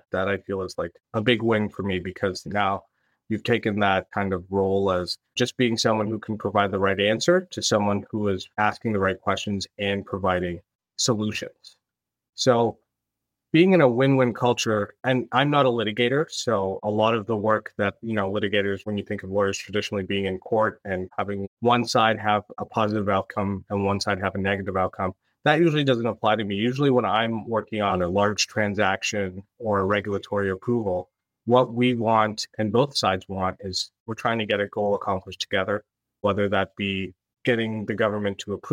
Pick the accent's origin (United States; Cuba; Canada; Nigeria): Canada; Scarborough, Ontario; lots of charities too, especially in my hometown, which is in Malvern, Scarborough, the Malvern Family Resource Center there.